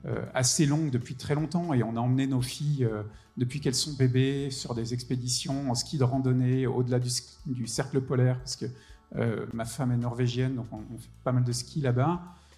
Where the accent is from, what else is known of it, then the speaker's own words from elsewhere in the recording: Bourgogne-Franche-Comté, France; now in Paris, France; Je suis jurassien, voilà, je suis pas parisien, même si j'habite Paris.